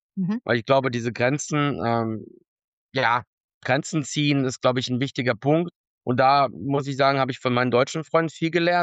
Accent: Donbas, Ukraine; dann auf einmal im Donbass, da wo ich herkomme, die Dörfer, die Städte, wo ich geboren bin, mein Vater geboren ist, werden auf einmal weltbekannt

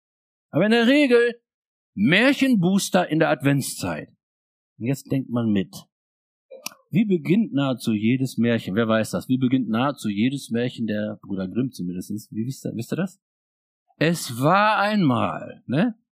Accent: Schötmar, North Rhine-Westphalia, Germany; in meiner kleinen Stadt, wo ich herkomme, Schöttmann, Ortsteil von Bad Salzuflen

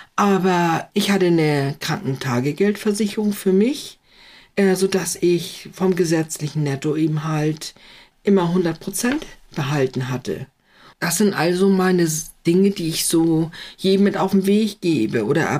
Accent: Schleswig-Holstein, Germany; nach Schleswig-Holstein zu kommen und sagen, oh, es ist so schön hier, ich will hier nicht weg. Es ist nun mal mein Zuhause, es ist meine Heimat und das wird es auch immer bleiben.

